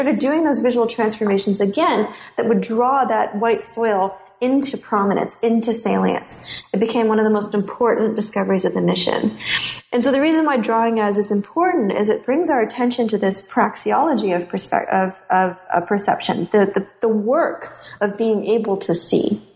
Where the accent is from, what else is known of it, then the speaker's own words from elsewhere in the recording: Canada; And as a Canadian, I found it really hard to follow.